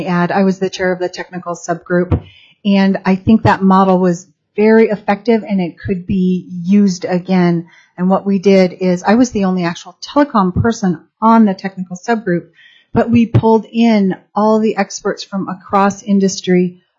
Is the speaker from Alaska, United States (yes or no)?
yes; Alaska, United States; Those communities are native communities, like my hometown.